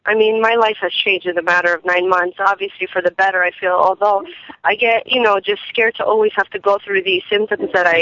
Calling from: Stamford, Connecticut, United States; I'm calling from Connecticut, Stanford.

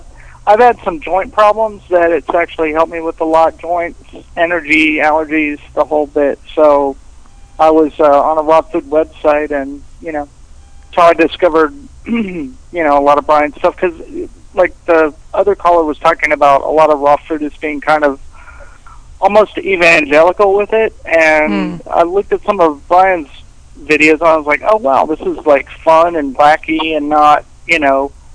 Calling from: Dallas, Texas, United States; from Dallas.

